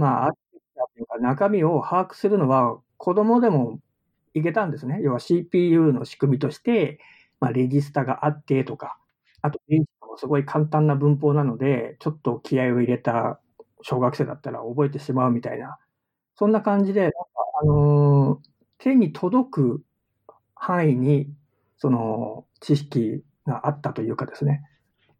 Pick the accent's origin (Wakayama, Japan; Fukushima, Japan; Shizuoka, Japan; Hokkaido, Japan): Hokkaido, Japan; 北海道の片田舎に生まれ育ったので、まあ、そもそもそういう仕事が身近になくて、20代の頃は、田舎でパチンコ屋の店員やってました。